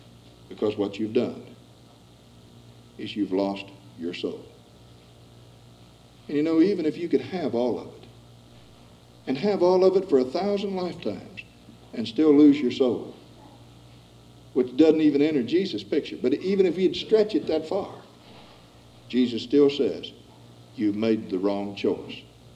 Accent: West Virginia, United States; I guess I grew up in West Virginia and I knew you had to be careful where you stepped.

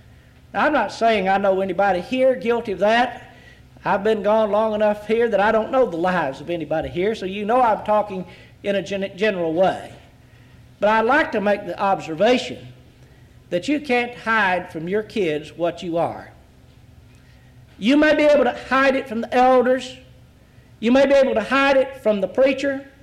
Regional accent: Texas, United States; When I was growing up in East Texas, I had an uncle named

